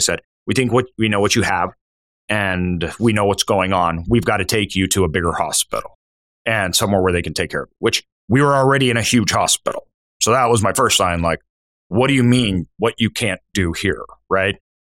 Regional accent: Idaho, United States; Now I'm from Idaho. So being there in California, it's usually the opposite.

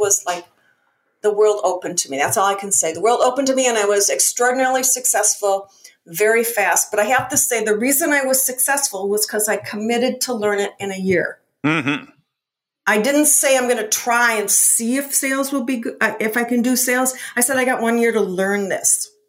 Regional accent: Minneapolis, Minnesota, United States; I'm from Minneapolis, and Minneapolis at that point in time had the sixth largest corporate headquarters in the U.S.

